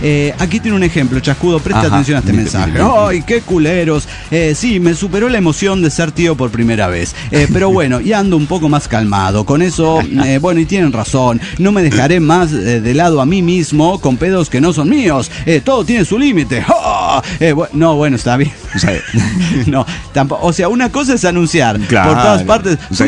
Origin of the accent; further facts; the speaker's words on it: Tarija, Bolivia; de Tarija, Bolivia.